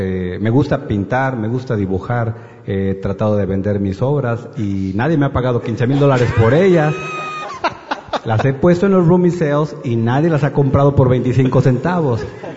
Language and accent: Spanish; Mexico; Soy mexicano, okay.